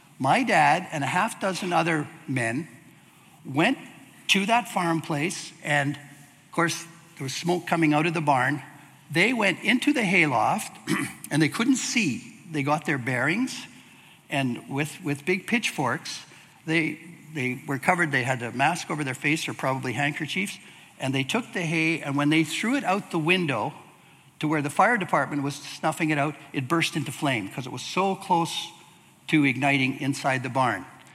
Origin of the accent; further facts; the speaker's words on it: Manitoba, Canada; When I was a teenager growing up in Manitoba on the farm, we had a neighbor